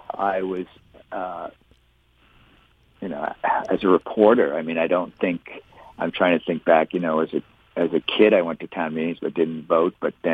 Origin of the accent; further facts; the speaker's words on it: West Windsor, Vermont, United States; It's something I remember since I was a kid, growing up in West Windsor, Vermont, you know, small town Vermont, where town meeting was a day off from school